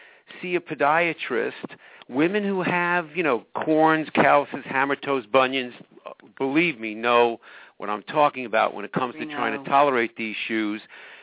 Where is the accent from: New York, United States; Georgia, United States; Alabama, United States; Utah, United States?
New York, United States; Long Island; they used to call it the root of the dashing commuter when I grew up on Long Island.